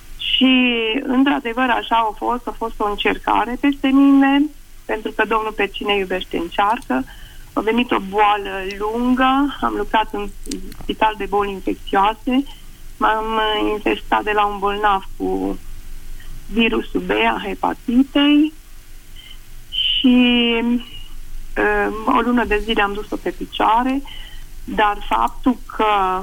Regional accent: Alba Iulia, Alba County, Romania; din Alba Iulia.

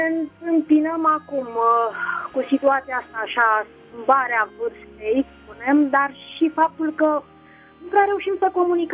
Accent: Constanța, Constanța County, Romania; sunt din Constanța

